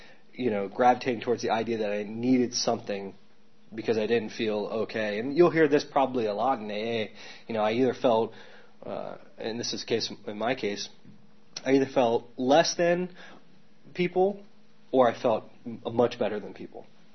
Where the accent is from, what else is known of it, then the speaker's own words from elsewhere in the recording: the South, United States; You know, I grew up in the South.